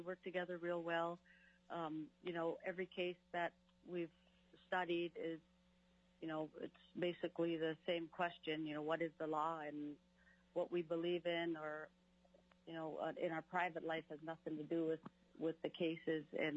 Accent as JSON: {"language": "English", "town": "Ruby", "region": "Alaska", "country": "United States", "tie": "born or raised there", "lives_now": "Tanana, United States", "said": "I'm originally from Ruby, raised in the village of Ruby. I live in Tanana for 35 years."}